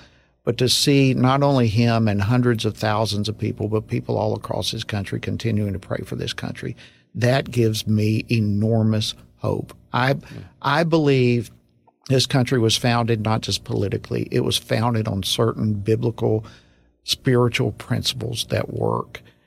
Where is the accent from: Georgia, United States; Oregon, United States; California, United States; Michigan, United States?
Georgia, United States; You know, I was born in Georgia. So I feel like these days one of the few that's native born and raised in Georgia.